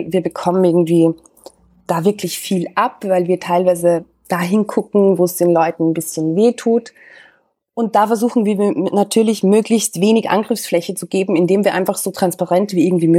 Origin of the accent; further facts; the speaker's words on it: Austria; moved away as an adult; now in Berlin, Germany; Ich bin Österreicherin. Ich war bis vor ziemlich genau in einem Jahr eigentlich, war ich noch in Österreich. Ich habe in Wien gearbeitet